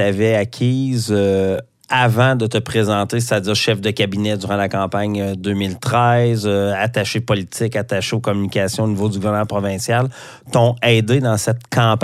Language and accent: French; Saint-Sauveur, Quebec, Canada; born there; Moi, je suis née à côté dans Saint-Sauveur.